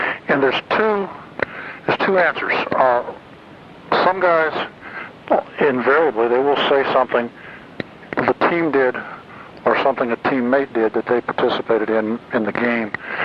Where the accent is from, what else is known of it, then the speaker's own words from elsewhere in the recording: Los Altos, California, United States; I grew up in Los Altos, and I was living there when the Giants moved west.